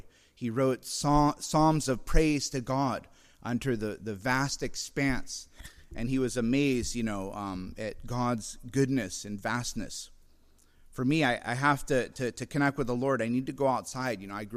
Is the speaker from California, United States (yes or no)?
yes; Carmel Valley, California, United States; we have this Facebook page for my hometown, it's called Carmel Valley Locals, and there's like 5,000 to 7,000 people.